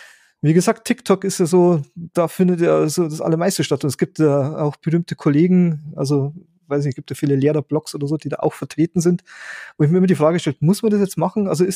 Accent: Bavaria, Germany; ich komme aus Bayern, ihr aus Baden-Württemberg

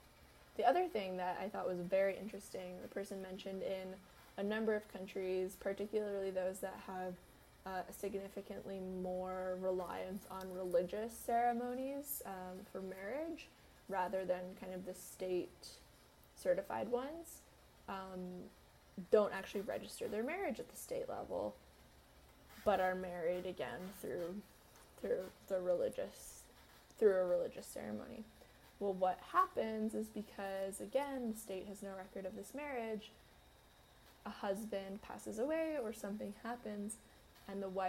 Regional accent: Canada; This, as a Canadian, is not something I ever really questioned at all.

